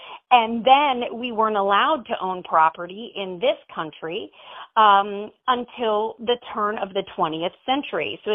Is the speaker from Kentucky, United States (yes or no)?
yes; Kentucky, United States; also born or lived in New York City; Well, so I grew up in Kentucky, and I loved country music.